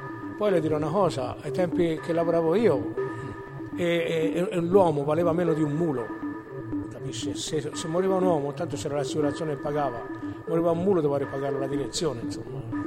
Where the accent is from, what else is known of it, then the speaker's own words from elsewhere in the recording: Piombino, Tuscany, Italy; born there; now in Campiglia Marittima, Italy; E sono nato a Piombino, ma sono 71 anni che abito a Campiglia Marittima, praticamente.